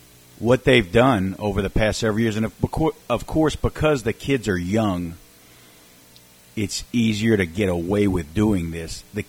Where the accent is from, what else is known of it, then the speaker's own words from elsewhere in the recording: United States; Look, I'm an American man, and I'm one of those America First guys.